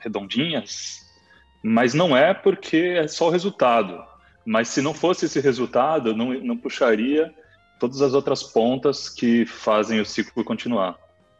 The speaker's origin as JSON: {"language": "Portuguese", "region": "São Paulo", "country": "Brazil", "said": "Engraçado, né, que eu também sou de São Paulo"}